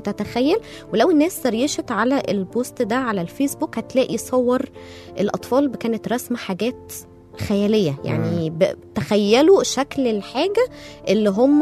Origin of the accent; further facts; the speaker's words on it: Egypt; وظهر عندنا في مصر في الفترة الأخيرة وبقى منتشر جدا